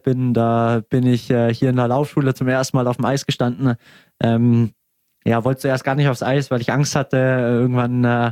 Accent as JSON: {"language": "German", "town": "Augsburg", "region": "Bavaria", "country": "Germany", "said": "als Augsburger in Augsburg"}